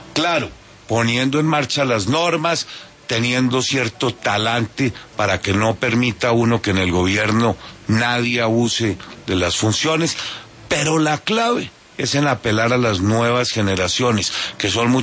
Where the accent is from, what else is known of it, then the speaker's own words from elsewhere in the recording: Colombia; soy el colombiano